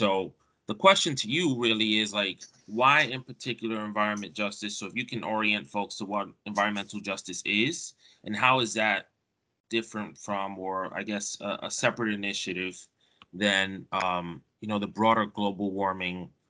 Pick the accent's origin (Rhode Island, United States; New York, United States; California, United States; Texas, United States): New York, United States; Bronx; I grew up in the Bronx in New York, and similar to you, just went about life, not really knowing about the environment space.